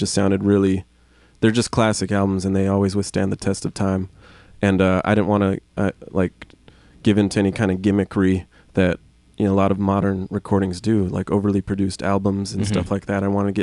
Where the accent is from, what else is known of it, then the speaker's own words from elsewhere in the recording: Tucson, Arizona, United States; think it sounds very Southwestern at all, but you know, people are going to call it that because we're from Tucson, so.